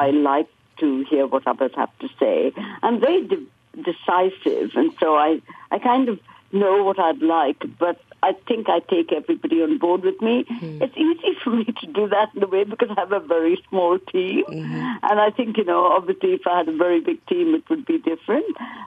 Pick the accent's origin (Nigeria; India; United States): India; when I was growing up in India